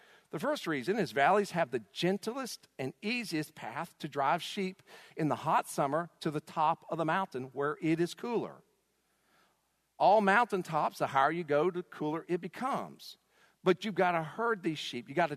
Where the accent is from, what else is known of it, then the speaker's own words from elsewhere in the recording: Greensboro, North Carolina, United States; I grew up in the Piedmont, the foothills, okay? Grew up in Greensboro, and though my family moved around multiple times, they bought a house.